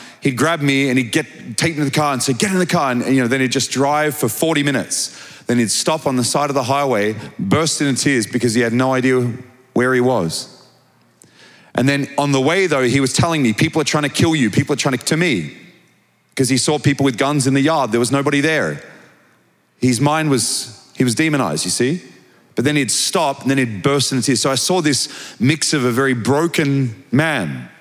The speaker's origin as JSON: {"language": "English", "country": "Australia", "said": "I'm from Australia."}